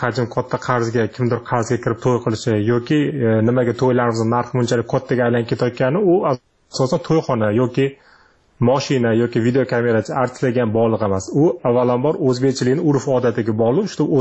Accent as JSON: {"language": "Uzbek", "region": "Tashkent", "country": "Uzbekistan", "lives_now": "Moscow, Russia", "said": "O'zim shaxsan Toshkent shahridanman. Toshkentlikman"}